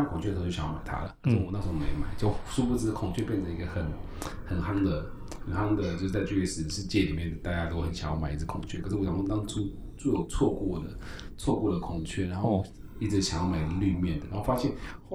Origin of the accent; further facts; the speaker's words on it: Taiwan; 日本都知道我们台湾人很爱买 Grand Seiko 的